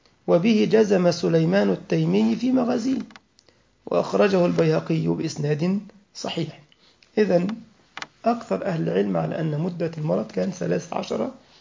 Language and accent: Arabic; Egypt; ذكرني بالمثل المشهور عندنا في مصر، مثل كده شعبي